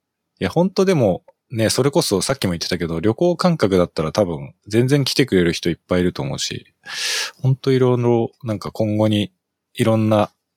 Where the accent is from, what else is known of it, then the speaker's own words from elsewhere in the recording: Chiba, Japan; also born or lived in Ibaraki / Kanto; 例えば北海道の大草原みたいなそういう感じの田舎ではないけども、まあ別に都会でもない普通の千葉の町って感じのところで生まれ育って、で、その後茨城に行って、たりとかもしたけど、まあ大体関東ら辺で、一回ね、岡山の方に一瞬だけ住んだこともあるんだけど